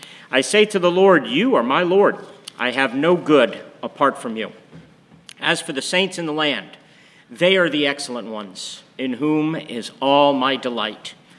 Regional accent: Pennsylvania, United States; When I grew up in Pennsylvania, it was junior high, 7th, 8th, and 9th grade.

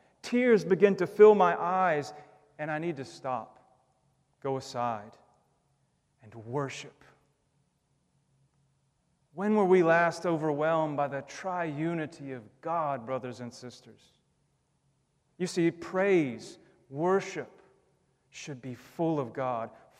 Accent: United States; I get it. I am an American.

